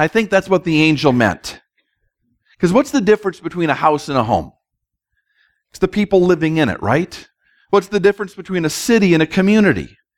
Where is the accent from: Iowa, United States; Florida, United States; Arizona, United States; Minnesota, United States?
Minnesota, United States; Growing up in Minnesota, my family had a fishing cabin up north that my grandfather built.